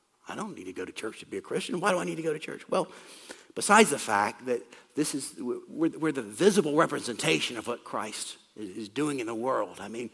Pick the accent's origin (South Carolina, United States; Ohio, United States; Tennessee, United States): South Carolina, United States; I'm sort of half Italian. My mom's side is Sicilian. I've probably mentioned this. I grew up in South Carolina. There was an Italian restaurant where we went to eat spaghetti. That was it. There was no Italian community.